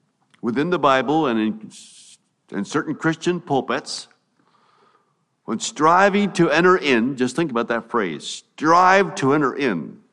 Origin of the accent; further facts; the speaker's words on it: Costa Rica; I'm from Latin America, I'm from Costa Rica.